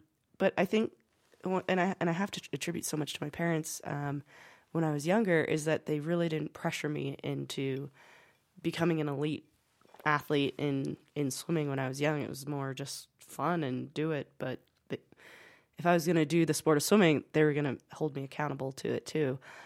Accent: Butte, Montana, United States; So for me, I grew up in Butte, Montana, a very small town, and I went to a small high school.

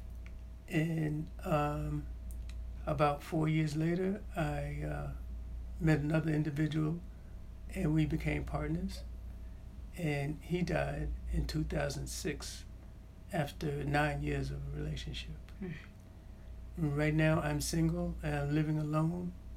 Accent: Queens, New York, United States; moved away; also born or lived in Bronx / Jersey City; I was born in the Bronx. I was raised in Queens, in Jamaica, Queens.

